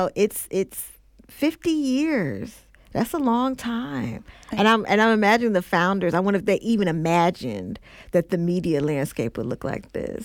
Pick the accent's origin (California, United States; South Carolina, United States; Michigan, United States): California, United States; Oakland; Of course, now I'm from Oakland, so when are we getting the Oakland screening, Karen?